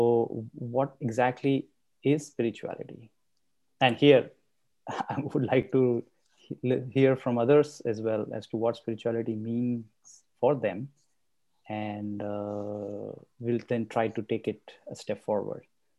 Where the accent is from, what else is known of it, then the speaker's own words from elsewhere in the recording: India; now in United States; even though I'm from India and Vedanta is also from India.